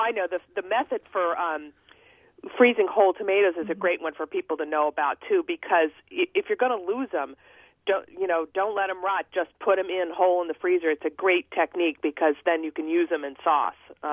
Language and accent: English; Washington, District of Columbia, United States; I grew up in Washington, D.C., but spent my summers in Delaware, and there was, at the time, that was all farm country